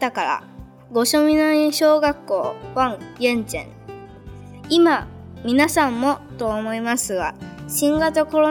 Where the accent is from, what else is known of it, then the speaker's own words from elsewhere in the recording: China; now in Japan; 僕が今特に強く思うことは中国に帰りたいということです。コロナの感染者が出てから一度もふるさとの中国には帰っていないからです。